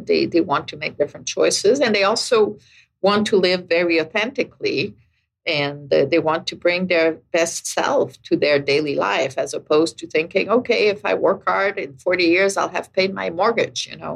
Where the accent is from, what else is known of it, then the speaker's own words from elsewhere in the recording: Canada; I'm French Canadian. I grew up in a society that is way more collectivist than American society.